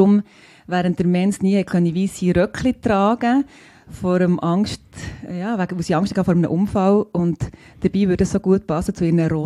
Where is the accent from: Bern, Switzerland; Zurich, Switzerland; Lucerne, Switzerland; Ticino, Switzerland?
Bern, Switzerland; Nein, ich bin auch Bernerin und Ärztin, aber ja.